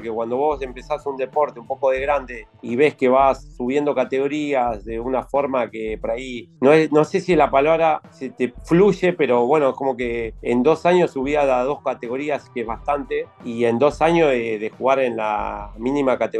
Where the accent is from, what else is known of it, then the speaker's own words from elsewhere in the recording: Cutral Có, Neuquén, Argentina; cuando me fui a Cutralcó de chico, jugaba en Alianza Cutralcó